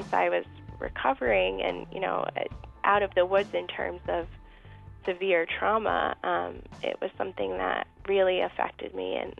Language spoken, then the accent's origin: English; Northampton, Massachusetts, United States; And so now I live back in my hometown in Northampton, Massachusetts, which I love.